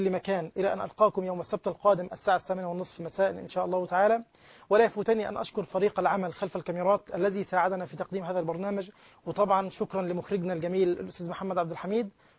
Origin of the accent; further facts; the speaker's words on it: El Sabaya, Kafr El Sheikh Governorate, Egypt; يعني انا في بلدتي مثلا السبايع في مركز البرولس، معظمها بيشتغلوا بالزراعه